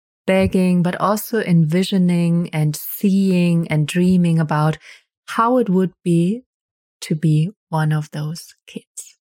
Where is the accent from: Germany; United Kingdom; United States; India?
Germany; English is a second language; Like even in Germany, I grew up in Germany.